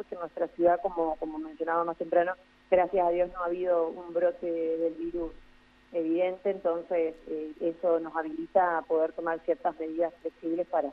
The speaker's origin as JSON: {"language": "Spanish", "country": "Argentina", "said": "como argentinos"}